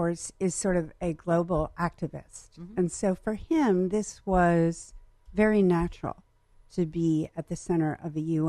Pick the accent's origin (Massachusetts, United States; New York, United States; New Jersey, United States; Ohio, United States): New York, United States; and we're from Central New York and Western New York.